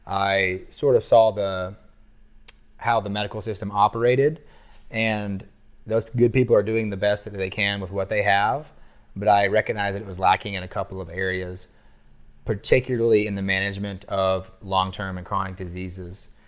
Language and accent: English; Blanchard, Oklahoma, United States; I grew up in Blanchard, Oklahoma. And then I ended up going to University of Central, or OCCC in Oklahoma City for community college first.